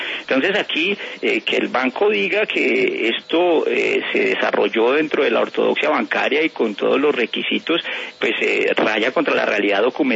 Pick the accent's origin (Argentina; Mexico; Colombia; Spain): Colombia